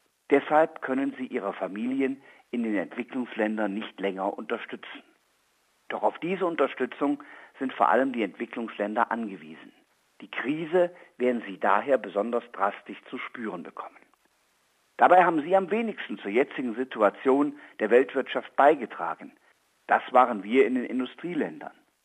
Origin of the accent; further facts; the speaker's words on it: Aachen, North Rhine-Westphalia, Germany; die alle ihren Sitz in meiner Heimatstadt Aachen haben